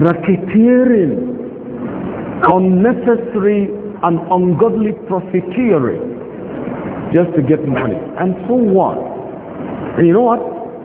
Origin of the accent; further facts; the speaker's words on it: Nigeria; On my way back to my home country, Nigeria, to Kano, I picked an accommodation in Cotonou, the capital of Benin Republic